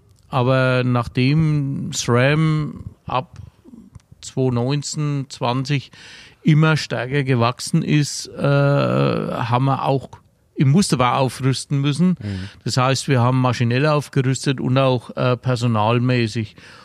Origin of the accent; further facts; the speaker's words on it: Untereuerheim, Bavaria, Germany; born there; ich gebürtig bin ich also aus Untereuerheim. Das ist von da aus 15 Kilometer weg. Wohne aber jetzt seit 2011 in Lülsfeld. Das ist 25 Kilometer